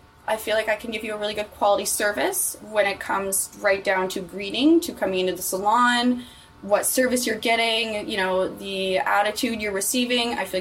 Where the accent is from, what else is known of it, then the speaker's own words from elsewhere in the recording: Salmon Arm, British Columbia, Canada; moved all around the Okanagan with my children, just figuring out what to do, and I ended up back in my hometown with my family, and I couldn't be happier.